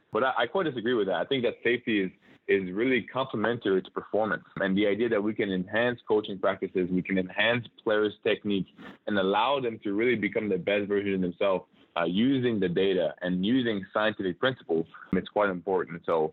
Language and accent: English; Montreal, Quebec, Canada; moved away as an adult; now in United States; So yeah, so growing up in Montreal, then I went, ended up in North Carolina under the Morehead Cain Scholarship.